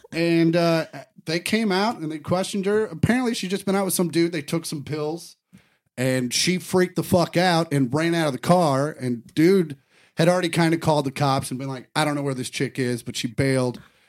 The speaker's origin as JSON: {"language": "English", "region": "Kansas", "country": "United States", "tie": "born or raised there", "said": "I think you need to kind of know a little about where I grew up in Kansas. Like I grew up in the very outskirts of suburbia."}